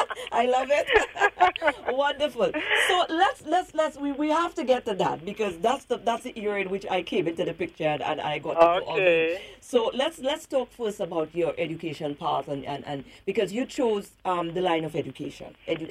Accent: Grenada; even in my era growing up in Grenada

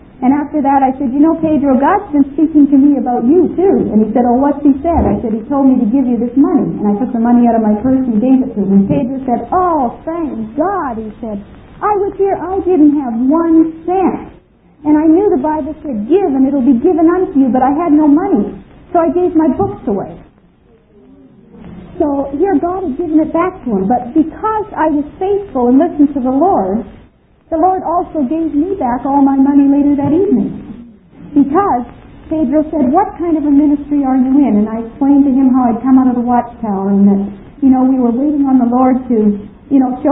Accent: Canada; I'm from Canada. I don't know nothing about martinis and violets. And, you know, some of you others, maybe you're more used to it, but I come from a small town nestled in the mountains where nobody even bothers to lock their doors hardly.

